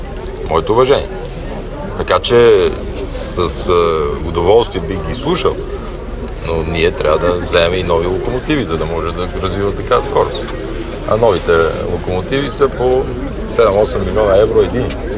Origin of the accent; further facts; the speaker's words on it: Shopluk, Bulgaria; аз помня, съм от Шопския край.